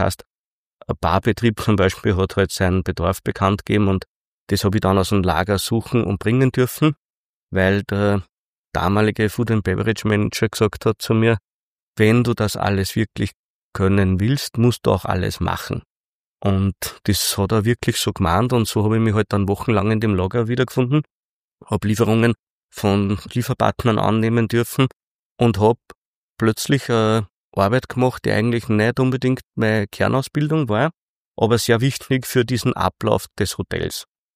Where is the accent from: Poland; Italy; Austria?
Austria; Reichraming, Upper Austria; also born or lived in Steyr; Also ich bin geboren in Steyr und aufgewachsen im Ennstal. Mein Elternhaus steht in Reichraming.